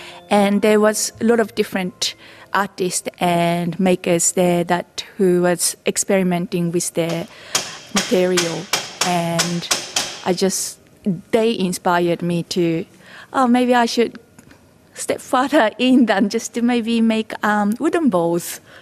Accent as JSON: {"language": "English", "country": "Japan", "tie": "born or raised there", "said": "It's something that I never seen in where I grew up in Japan."}